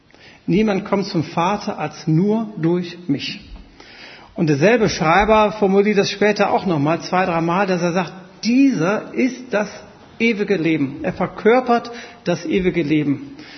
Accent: Gevelsberg, North Rhine-Westphalia, Germany; sondern ich komme aus Gevelsberg.

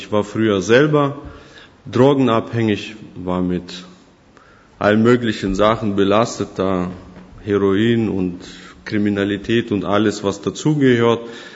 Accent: Ingolstadt, Bavaria, Germany; Ursprünglich komme ich aus Ingolstadt, das ist bei München. Und ursprünglich komme ich ganz woanders her.

